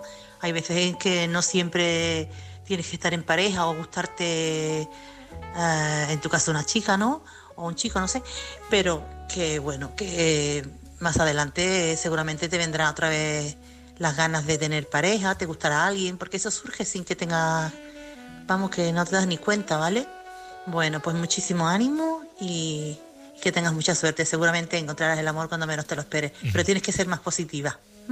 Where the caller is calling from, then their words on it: Chiclana, Andalusia, Spain; corresponsal de Chiclana.